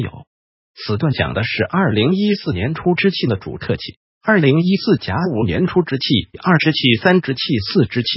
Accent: China; 就是我们中国人五这个数字跟六这个数字

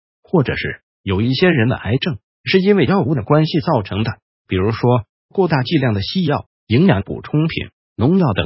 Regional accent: Taiwan; 可见的我们台湾人都是活在一个很伤肾的状况之中。

